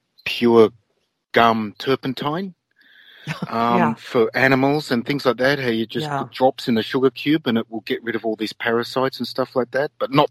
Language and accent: English; Australia; And being an Australian, I was walking around in thongs